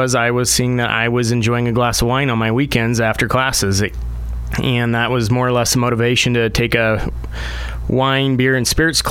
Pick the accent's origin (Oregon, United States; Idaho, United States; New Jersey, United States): Oregon, United States; Redmond; I have went to high school in Central Oregon, Redmond High School, and born and raised in Redmond, and after college I had started several winemaking jobs this side of Oregon and moved all around the world